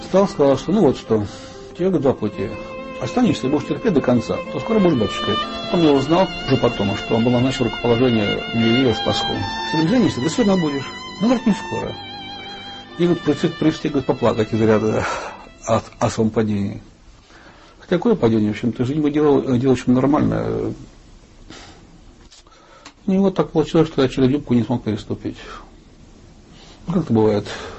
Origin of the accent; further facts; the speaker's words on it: Chelyabinsk, Chelyabinsk Oblast, Russia; Я сам из Урала, я из Челябинска, родом-то оттуда.